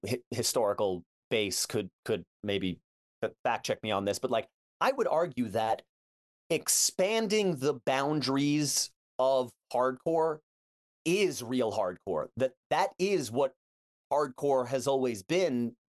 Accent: Long Island, New York, United States; and especially growing up on Long Island.

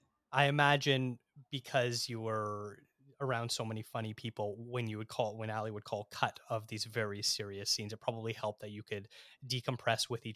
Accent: Toronto, Ontario, Canada; and I'm from Toronto originally.

